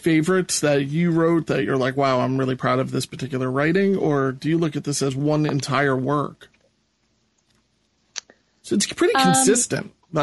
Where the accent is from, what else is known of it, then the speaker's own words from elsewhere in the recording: United States; as Americans, as an American, we forget how fortunate we really are.